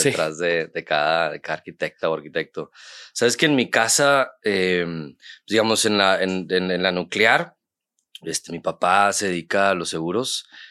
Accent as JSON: {"language": "Spanish", "town": "Monterrey", "region": "Nuevo León", "country": "Mexico", "tie": "born there", "said": "Sí, pues yo nací aquí en Monterrey."}